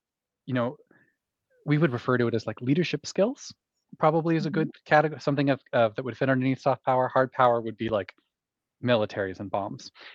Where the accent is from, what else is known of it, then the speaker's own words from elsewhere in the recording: California, United States; like I was raised in the Central Valley of California, which is incredibly conservative.